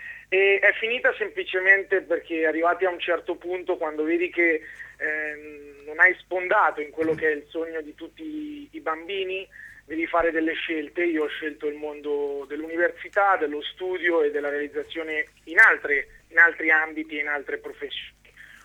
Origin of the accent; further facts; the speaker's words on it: Polverigi, Marche, Italy; born there; ultima la mia città natale, insomma, Polverigi, che milita nel campionato di seconda categoria